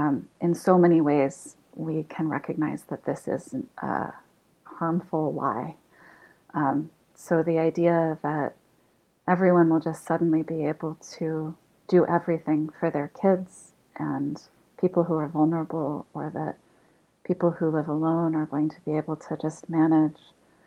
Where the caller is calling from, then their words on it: Canada; I'm speaking from Canada